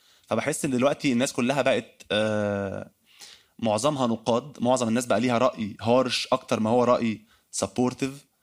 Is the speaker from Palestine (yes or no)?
no; Egypt; accent: Egyptian; سهلوا علينا ان لكنتنا المصريه تبقى مفهومه من كل الشعوب العربيه